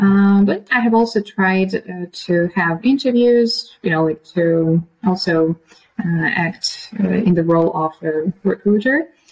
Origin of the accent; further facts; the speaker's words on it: Ukraine; moved away as an adult; also born or lived in China; now in Poland; I spent 3 years in China and now in Poland. And actually, originally, I come from Ukraine